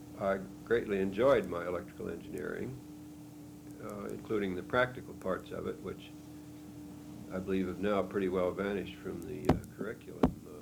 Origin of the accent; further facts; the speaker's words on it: Taylorville, Illinois, United States; Well, I grew up in central Illinois. I was born in Taylorville, a very small town.